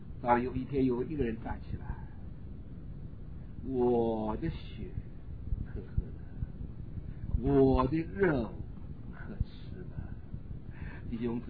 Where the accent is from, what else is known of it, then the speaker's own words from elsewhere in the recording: China; 我们中国人老是说那个别的种族的人啊，味道不好说